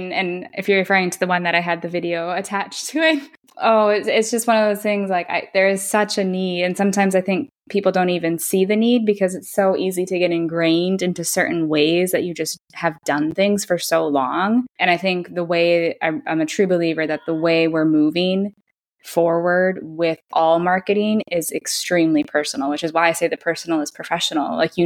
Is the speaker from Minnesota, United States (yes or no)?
yes; Minnesota, United States; moved away as an adult; now in Bologna, Italy; So I am from Minnesota, but I moved to Bologna back in 2010 to study out during my last year of university.